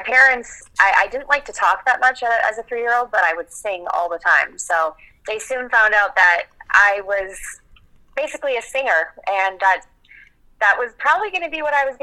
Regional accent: Minnesota, United States; No, I'm not. I'm originally from Minnesota, rural Minnesota, in a town of 6,000 people, born and raised.

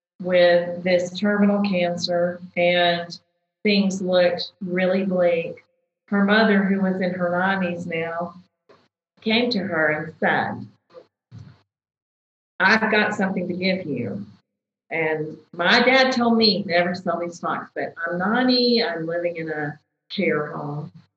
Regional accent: United States; That's my mentality because I'm an American.

